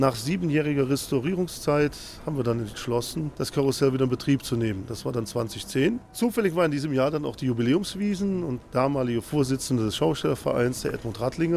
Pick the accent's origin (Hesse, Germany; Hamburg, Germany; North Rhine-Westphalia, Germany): North Rhine-Westphalia, Germany; Zülpich; Ich komme aus Zülpich, einem kleinen Städtchen am Nordrand der Eifel.